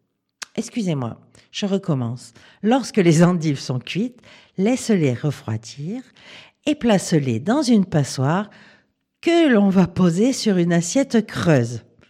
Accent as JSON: {"language": "French", "region": "Auvergne-Rhône-Alpes", "country": "France", "said": "il ne fait pas assez froid chez nous, dans la Drôme."}